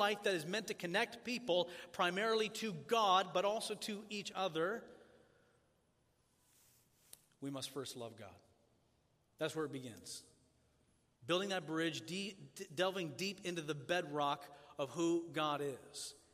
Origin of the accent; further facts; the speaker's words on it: Tanzania; now in Lynchburg, United States; I grew up in Tanzania, and that is my home in East Africa.